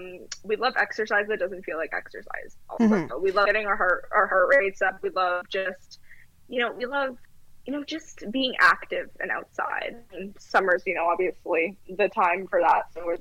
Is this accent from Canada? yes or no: yes; Toronto, Ontario, Canada; I grew up in Toronto. Like, my entire family, we're all Leafs fans.